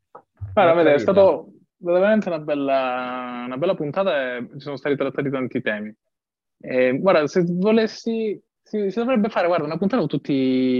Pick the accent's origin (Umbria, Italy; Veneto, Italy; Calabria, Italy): Calabria, Italy; Placanica; now in Turin, Italy; In questo momento sono a Torino, però dico un saluto da Torino per il mio città natale, Placanica